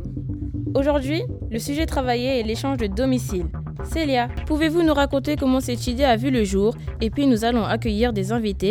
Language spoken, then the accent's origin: French; Limoges, Nouvelle-Aquitaine, France; Nous venons de la ville de Limoges, une ville située au centre-ouest de la France, la ville de la porcelaine.